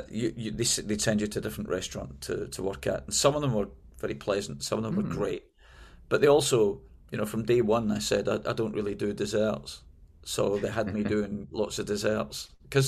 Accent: Glasgow, Scotland, United Kingdom; now in London, United Kingdom; I suppose I started doing it when I moved from Glasgow, my hometown, to London.

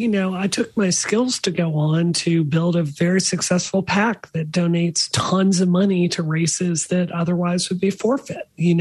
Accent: Mississippi, United States; my perspective on growing up in Mississippi is this.

